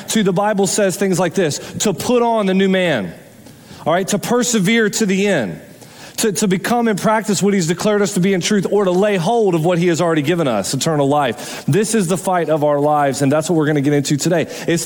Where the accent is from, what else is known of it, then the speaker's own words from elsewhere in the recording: Florida, United States; I'm from Florida, so y'all are a bunch of ACC people. I'm an SEC person, okay?